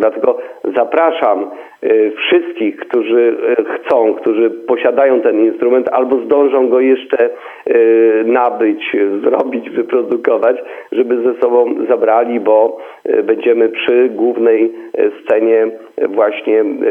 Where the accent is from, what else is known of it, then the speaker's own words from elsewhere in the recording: Pomeranian Voivodeship, Poland; w tym dniu chcemy pokazać, że my, Kaszubi, jesteśmy razem.